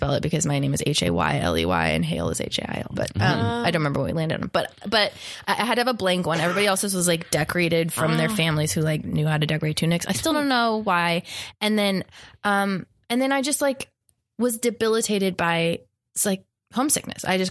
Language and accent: English; Nevada, United States; I'm from Nevada.